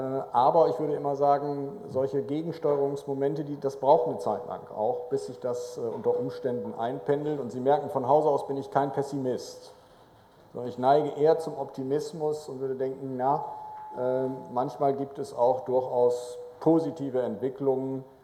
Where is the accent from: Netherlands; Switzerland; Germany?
Netherlands; ich bin Holländer, ich schaue es neidisch von außen